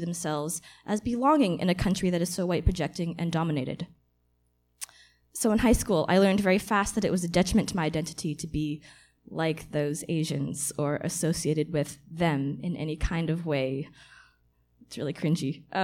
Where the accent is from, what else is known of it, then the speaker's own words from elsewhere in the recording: Vancouver, British Columbia, Canada; So I tell them I'm from Canada, and if they don't accept that, then I tell them that I'm from Vancouver, and if they ask where my parents are from, I tell them my mom is from Kamloops and that my dad is from East